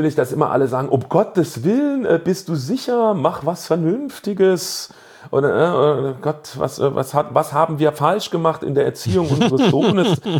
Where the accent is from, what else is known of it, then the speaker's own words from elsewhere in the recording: Saarland, Germany; bei uns im Saarland